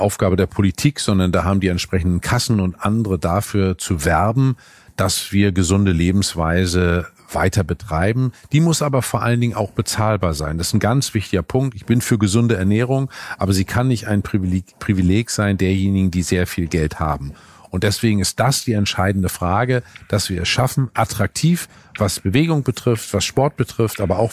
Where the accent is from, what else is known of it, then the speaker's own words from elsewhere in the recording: Northern Germany, Germany; Als Norddeutscher weiß ich, Steuern haben den Namen Steuern, um ein Land zu steuern.